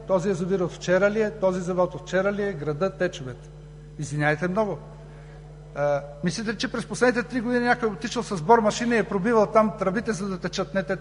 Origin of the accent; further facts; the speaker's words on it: Pernik, Pernik Province, Bulgaria; аз съм роден в Перник. Казаха, той не е ходил, не. А до сега съм роден там. Аз там съм живял. Димова махала, Бели брег, Рудничар, Бела вода. Аз съм ходил, дядо ми е от Перник, от село Лобош. Аз съм живял в село Лобош при баба си и дядо си.